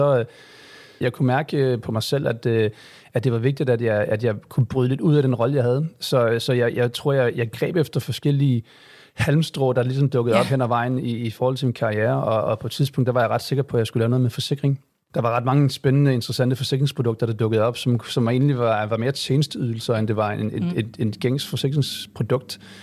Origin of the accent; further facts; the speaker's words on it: Odense, Region of Southern Denmark, Denmark; Man kan måske høre på min dialekt, at jeg ikke er fra København, men man kommer fra Odense, så vi kender hinanden fra Odense.